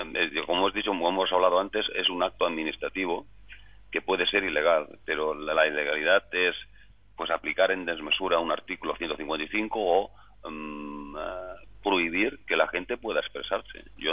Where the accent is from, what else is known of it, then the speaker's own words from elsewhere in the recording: Granada, Andalusia, Spain; born there; Perdone, pero yo de nacimiento soy alpujarreño, de Granada, entonces